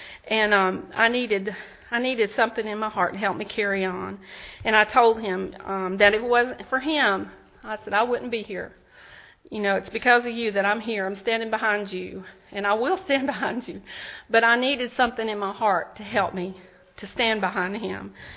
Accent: Tennessee, United States; I only knew how to open cans, boil water, make sweet tea, because I was from Tennessee

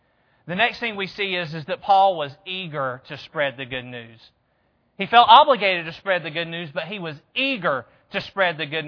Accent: Georgia, United States; I'm from Georgia. I grew up in the South.

